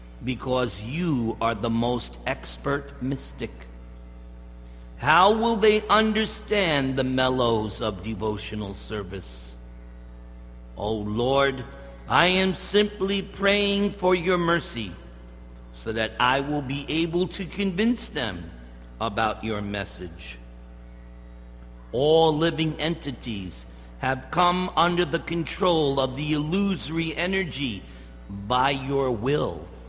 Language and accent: English; East Coast, United States; So I'm from the East Coast. So just like we have Ralph's grocery store, A and P is like Ralph's grocery store. Because I remember my mother would shop at A and P.